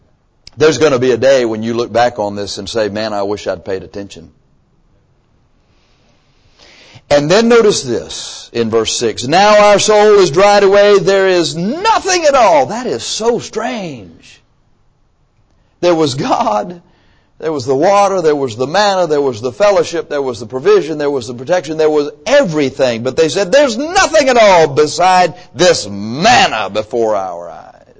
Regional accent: Texas, United States; Somewhere in the country, we're from Texas where they are and pillar is silent.

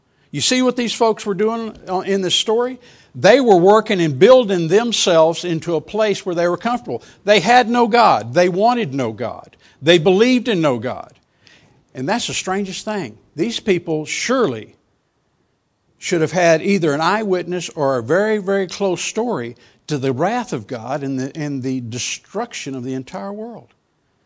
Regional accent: Kingsville, Texas, United States; One thing that you need to know is I grew up in Kingsville, went to high school in Kingsville.

